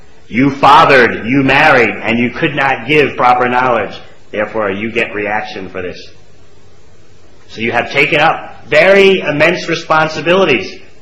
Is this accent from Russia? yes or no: yes; Russia; now in Australia; You're so fortunate here, you're growing up in Australia, not Russia like me